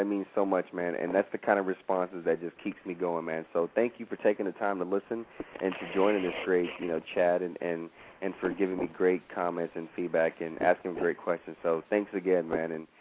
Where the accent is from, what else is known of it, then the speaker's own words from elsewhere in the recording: Hope, Arkansas, United States; also born or lived in Louisiana / Georgia; I was born in Louisiana. And then at 9, my mother moved to Arkansas, in Hope, Arkansas. And I lived there till I was 17 years old, my junior year of high school.